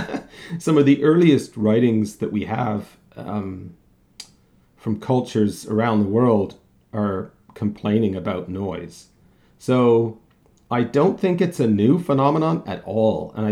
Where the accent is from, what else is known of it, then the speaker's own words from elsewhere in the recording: Canada; now in Ireland; I'm a sound artist and researcher based in Ireland. I've been living here for 20 years after growing up in Canada.